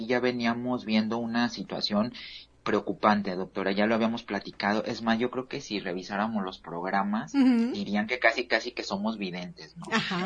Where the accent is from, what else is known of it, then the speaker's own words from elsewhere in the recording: Mexico; como mexicanos o como individuos de América Latina, tenemos la mala costumbre de quebrar el jarrón